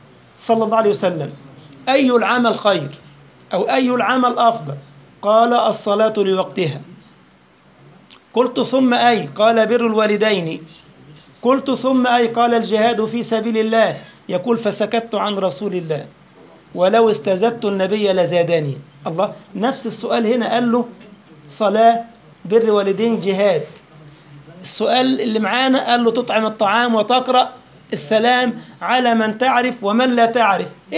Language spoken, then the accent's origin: Arabic; Egypt; now in Europe; يبقى أنا الآن مثلا في أوروبا، أوروبا بتختلف عن بلدي مصر،